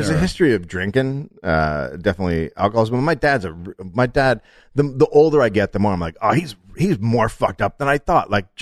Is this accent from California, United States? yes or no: yes; California, United States; I'm from California, unlike you, Oregon.